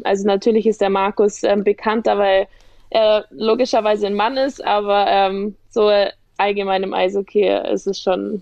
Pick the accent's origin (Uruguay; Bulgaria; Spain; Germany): Germany; Kaufbeuren, Bavaria; Also ich komme aus Kaufbeuern ursprünglich. Ich bin 27 jetzt.